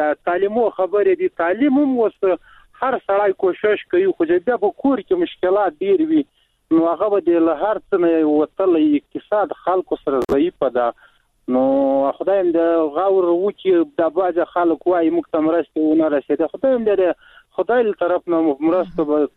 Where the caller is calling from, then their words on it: Logar, Afghanistan; د لوګر ولایت نه مې د سراډی کني